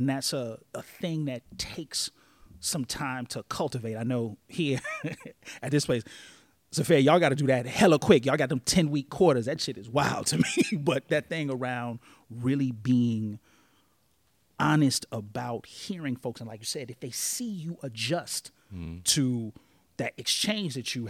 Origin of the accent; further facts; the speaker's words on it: Chicago, Illinois, United States; I go to places and you say, yeah, you know, I'm from Chicago. And then they go, have you gotten shot?